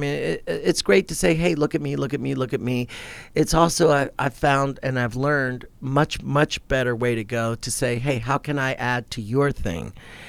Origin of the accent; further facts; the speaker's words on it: New York City, New York, United States; And that was part of my growing up in America and being in New York City.